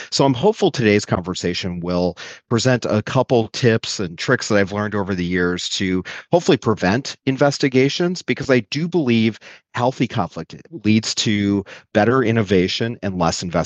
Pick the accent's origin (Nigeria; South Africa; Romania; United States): United States; Wisconsin; I come from Wisconsin, specifically a place called Door County, Wisconsin. It's the Cape Cod of the Midwest.